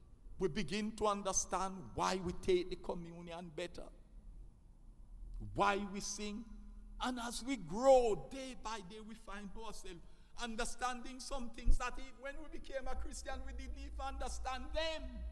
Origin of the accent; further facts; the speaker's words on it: Scott's Pass, Clarendon, Jamaica; I grew up in Scott Pass, Main Road. When you're going from here to Montego Bay, you have to pass my wonderful district.